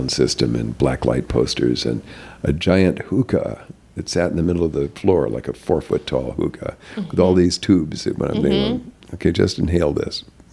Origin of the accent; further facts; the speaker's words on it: North Dakota, United States; I was a hick from North Dakota. And I never mentioned it again. I quickly signed up to go to the University of North Dakota.